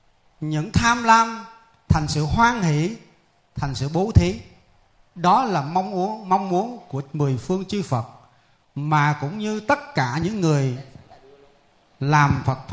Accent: Mekong Delta, Vietnam; Đây là một cái phước của cái người miền Tây chúng ta. Vì tôi cũng là ở quê tôi cũng cách đây không xa, tôi qua bên cầu là quê tôi rồi.

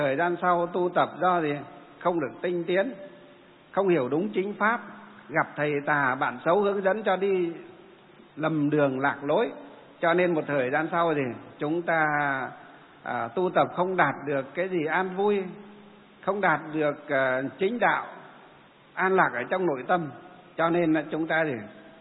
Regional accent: Hòa Bình, Vietnam; quê hương tôi ở thành phố Hòa Bình

